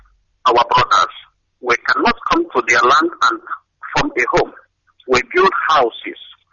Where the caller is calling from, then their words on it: India; I'm calling from India.